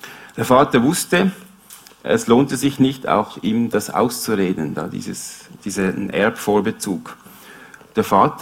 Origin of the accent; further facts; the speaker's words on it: Philippines; Ich bin auch auf den Philippinen aufgewachsen